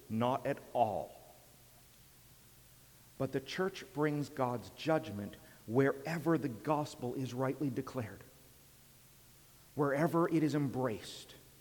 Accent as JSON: {"language": "English", "country": "Canada", "said": "I am to be a Christian before I am Canadian. Yes, being a Christian compels me to be a lawful Canadian."}